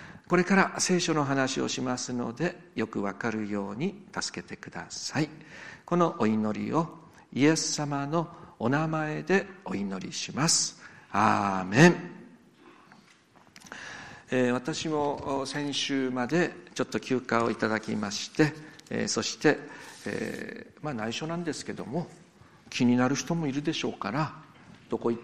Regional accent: Azumino, Nagano, Japan; そしてその安曇野出身なので

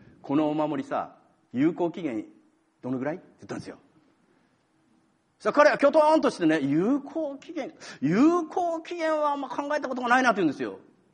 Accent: Tochigi, Japan; しばらく前に私、私、栃木県なんですけど、田舎に帰りまして

